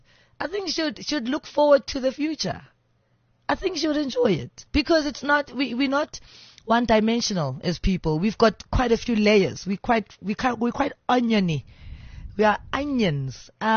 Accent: Johannesburg, Gauteng, South Africa; Orlando West. You mean in my Orlando West.

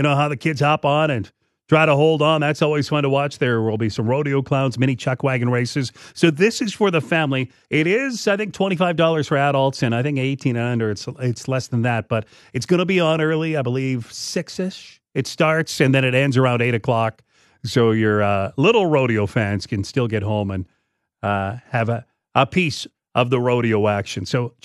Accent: Rosemont, Saskatchewan, Canada; I can remember as a kid growing up in Rosemont, going to Agribition, just loving it.

